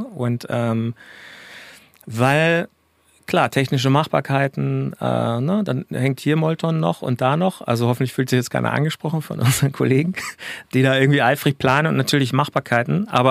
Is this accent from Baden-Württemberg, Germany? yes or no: no; Hamburg, Germany; also born or lived in Ruhr / Bavaria; Ich bin ja ursprünglich vielleicht das noch vom Hintergrund her, ich bin ja Hamburger.